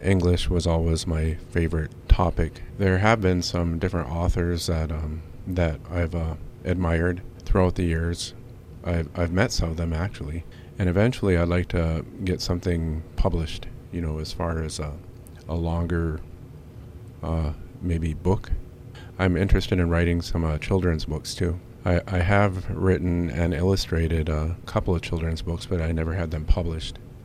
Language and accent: English; Minnesota, United States; I'm from the Boyce Fort Reservation.